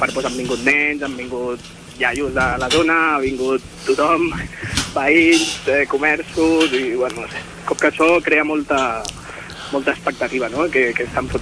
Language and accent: Catalan; Barcelona, Catalonia, Spain; jo soc de Sant Andreu de tota la vida i quan era petit